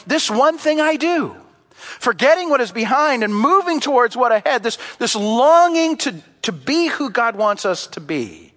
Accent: Canada; I think one of the reasons that we are in an anxiety crisis as a Canadian culture is because we are in an identity crisis.

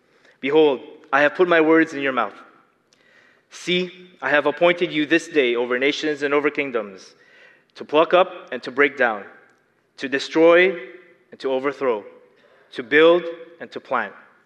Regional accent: Philippines; I'm Filipino. That means I have a quirky accent and I'm part of a visible minority.

